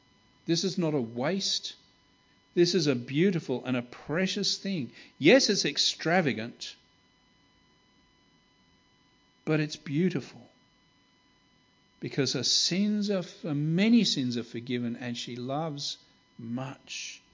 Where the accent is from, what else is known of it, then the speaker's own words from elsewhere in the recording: Kenya; I grew up in Kenya in East Africa